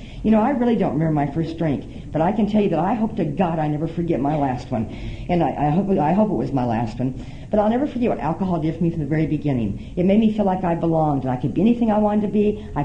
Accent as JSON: {"language": "English", "region": "Nebraska", "country": "United States", "tie": "born or raised there"}